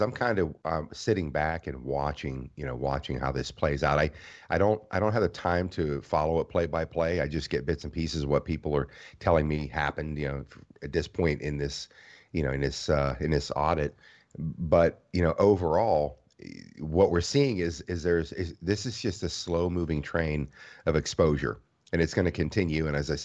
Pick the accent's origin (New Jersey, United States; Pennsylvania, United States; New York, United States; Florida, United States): Pennsylvania, United States; I remember traveling back home to where I grew up in Pennsylvania.